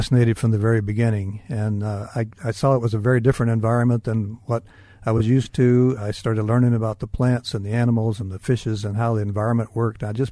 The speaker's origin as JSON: {"language": "English", "town": "Tampa", "region": "Florida", "country": "United States", "tie": "born or raised there", "said": "No, I was born and raised in Tampa, and that's where my family's from. So I am a native Floridian"}